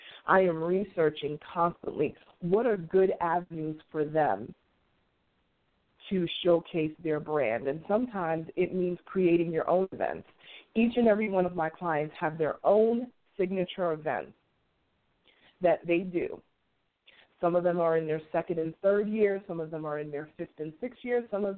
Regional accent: Queens, New York, United States; And he's from my hometown, Queens, New York.

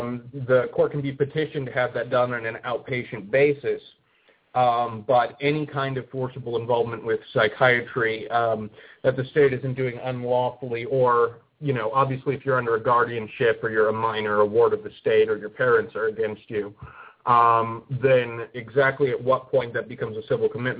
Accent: Colorado, United States; I am from the Colorado area originally.

